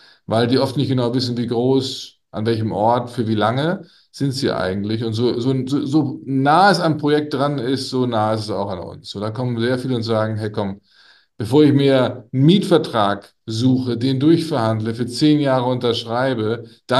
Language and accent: German; Nuremberg, Bavaria, Germany; Als Nürnberger bin ich nur zugereist.